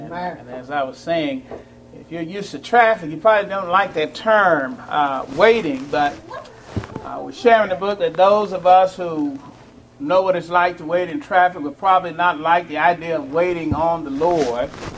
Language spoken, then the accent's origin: English; Dallas, Texas, United States; as you know, I'm originally from Dallas.